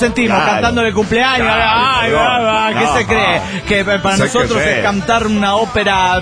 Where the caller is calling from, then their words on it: Chetumal, Quintana Roo, Mexico; de Chetumal, Quintana Roo, México.